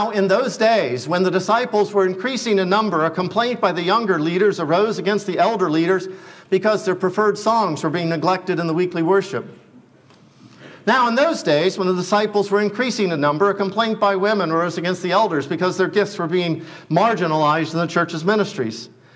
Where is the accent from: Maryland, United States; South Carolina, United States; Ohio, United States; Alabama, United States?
Ohio, United States; Loveland; I grew up in Loveland, Ohio, this tiny little town in the middle of nowhere, but man, we were superior to those from Branch Hill.